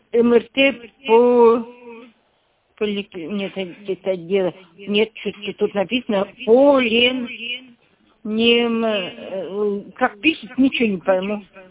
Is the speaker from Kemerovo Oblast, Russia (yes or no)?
yes; Kemerovo Oblast, Russia; Нет, нет, нет, я из Яшкинского района